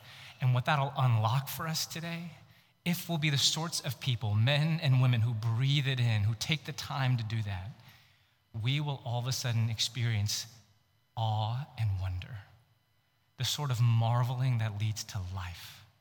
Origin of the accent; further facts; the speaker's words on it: Houston, Texas, United States; I'm from Houston. We sweat all the time.